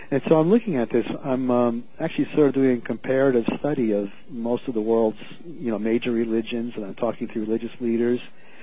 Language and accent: English; Connecticut, United States; now in Cincinnati, United States; I grew up in Connecticut, lived there for many years.